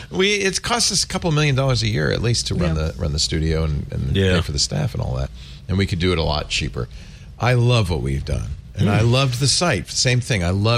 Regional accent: United Kingdom; I'm British, I can't help it.

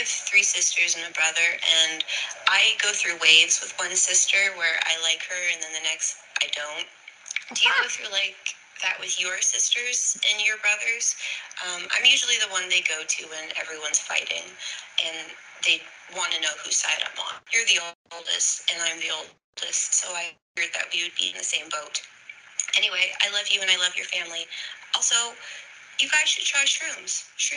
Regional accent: Vancouver, British Columbia, Canada; I'm from Vancouver.

